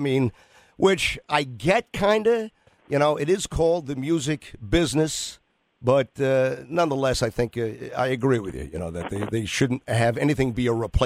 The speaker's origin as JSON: {"language": "English", "country": "United States", "said": "I mean, here in the, speaking basically from being an American, how it changed how we feel, what we listen to, what we wear, everything."}